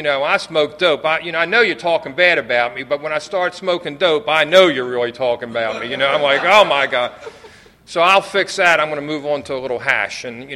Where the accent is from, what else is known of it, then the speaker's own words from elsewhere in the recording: Baltimore, Maryland, United States; I remember the two guys I was with, I'm from Baltimore.